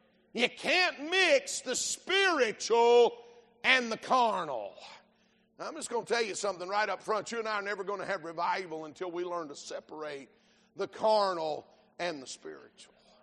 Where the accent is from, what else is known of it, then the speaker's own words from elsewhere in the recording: the South, United States; See, I come from the South, and way South.